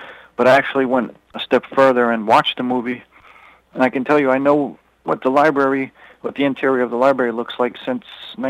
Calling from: West Babylon, New York, United States; Okay, calling from West Babylon.

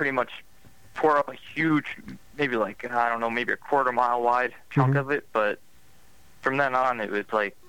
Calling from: Oakland, New Jersey, United States; I am calling from Oakland, New Jersey.

